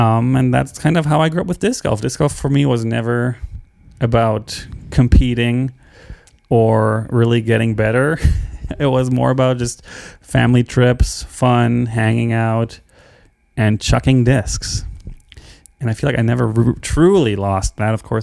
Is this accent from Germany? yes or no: yes; Bremen, Germany; where I grew up in Bremen, Germany, did not.